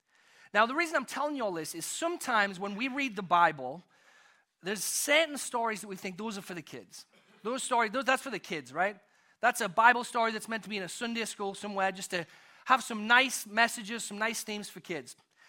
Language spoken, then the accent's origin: English; England, United Kingdom; when I was a kid growing up in England, I think I was somewhere around 12 or 13